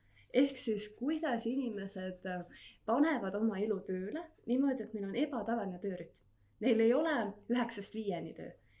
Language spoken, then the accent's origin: Estonian; Pärnu County, Estonia; Ma olen ise pärit Pärnumalt